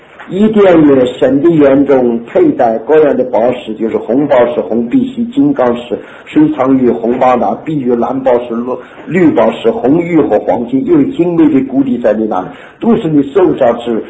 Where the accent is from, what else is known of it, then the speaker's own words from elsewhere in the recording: China; 我们中国人讲金木水火土